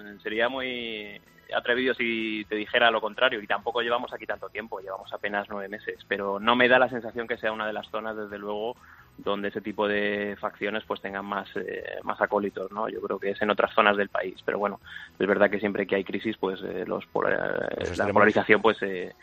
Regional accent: Madrid, Community of Madrid, Spain; Yo soy de Vallecas y luego ya nos movimos a Alameda de Osuna a residir

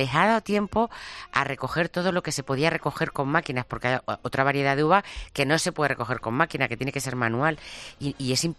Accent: Yecla, Region of Murcia, Spain; yo soy de Yecla, como bien muchos de vosotros sabéis

